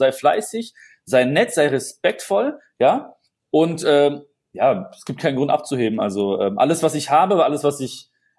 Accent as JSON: {"language": "German", "region": "North Rhine-Westphalia", "country": "Germany", "said": "Du siehst, ich komme nicht von hier, ne? Ich komme aus dem Ruhrpott."}